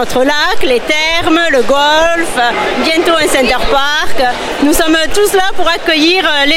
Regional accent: Casteljaloux, Nouvelle-Aquitaine, France; je connais très très bien le Lot-et-Garonne puisque je suis de Casteljaloux.

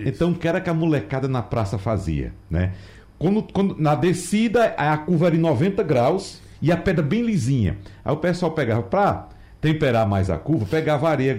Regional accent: Arcoverde, Pernambuco, Brazil; Na minha infância lá no interior, em Arco Verde

